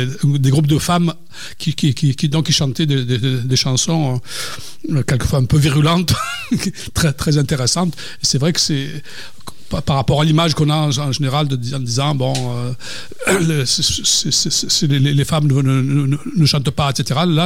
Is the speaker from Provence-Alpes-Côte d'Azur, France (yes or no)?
yes; Marseille, Provence-Alpes-Côte d'Azur, France; Donc, nous, en tant que Marseillais, on n'aime pas ce mot